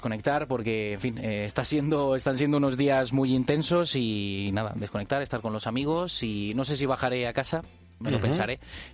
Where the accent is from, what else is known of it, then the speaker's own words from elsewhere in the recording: Valencia, Valencian Community, Spain; O sea, mi ciudad es Valencia, mi tierra.